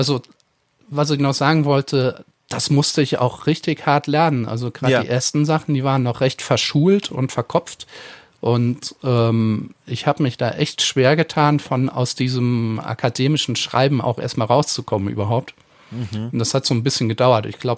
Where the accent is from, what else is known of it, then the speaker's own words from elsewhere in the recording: Eifel, Germany; wie mit den Dialekten in der Eifel, wo ich herkomme, wo dann von Dorf zu Dorf die Begriffe so sich ein bisschen unterscheiden